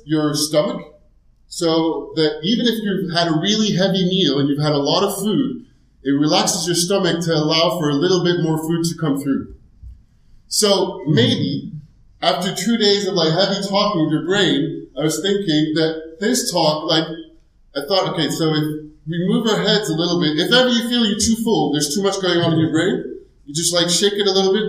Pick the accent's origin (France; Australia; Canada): France; accent: American; also born or lived in United States; I have a very Dutch name, an American accent, because I was born in the States. I grew up in France. I'm more French than anything. My father's Dutch and my mom is Spanish.